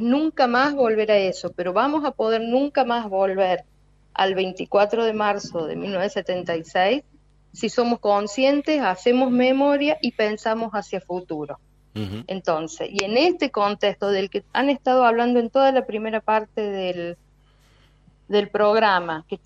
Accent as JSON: {"language": "Spanish", "country": "Argentina", "said": "la marcha del 24 nos convoca a todos como ciudadanos argentinos en defensa de los derechos humanos"}